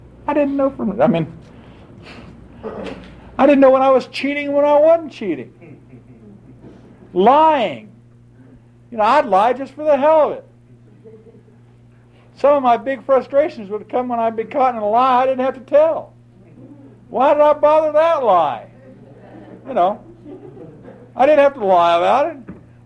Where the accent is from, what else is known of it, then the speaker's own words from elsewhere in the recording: Los Angeles, California, United States; A little of my background, I'm from Los Angeles originally.